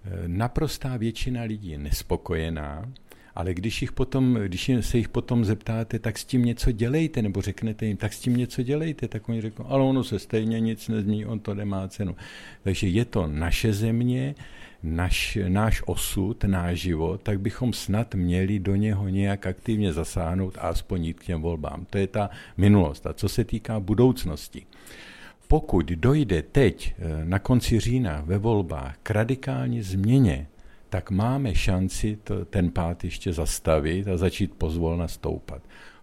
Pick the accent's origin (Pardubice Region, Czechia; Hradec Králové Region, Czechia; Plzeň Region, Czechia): Hradec Králové Region, Czechia; born there; narodil jsem se na pomezí Čech a Moravy v Orlických horách blízko Zemské brány